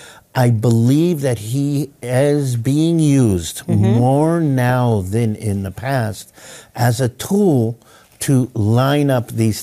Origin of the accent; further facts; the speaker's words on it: Israel; And I'm Israeli. I come from the Middle East. I mean, I can't take too much snow.